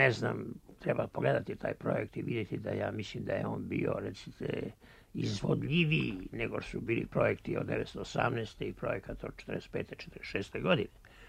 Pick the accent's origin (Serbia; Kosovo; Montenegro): Serbia; Mi smo očevidno postupali kao Srbi u odbrani nacionalnih interesa.